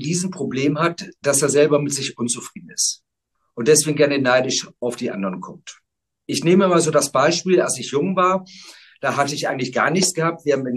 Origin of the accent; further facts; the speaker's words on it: Bremen, Germany; Ich bin aufgewachsen in Bremen und habe schon als Kind auf dem Bauernhof meiner Großeltern das Schlachten gelernt.